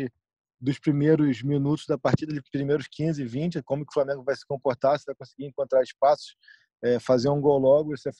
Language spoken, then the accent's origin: Portuguese; Argentina; accent: Argentine; Portuguese is a second language; Sabe que eu sou argentino, eu tenho um assento argentino